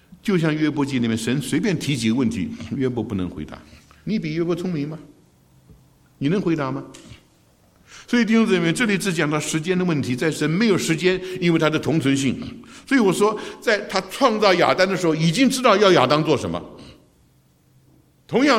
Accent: China; 我们中国人说馊主意哈，这个主意真的很馊啊。

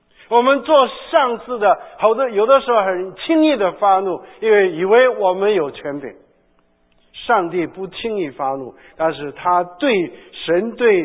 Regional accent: China; 所以呢，因为我们中国人也说呢，中国也说人有七情六欲，对不对？

